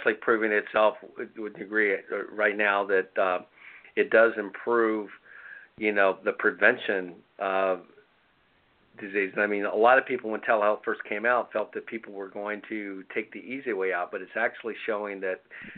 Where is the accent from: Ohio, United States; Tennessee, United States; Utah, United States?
Ohio, United States; Columbus; Hey, good to have you here, Rick, and you're coming from my hometown there. If you're coming from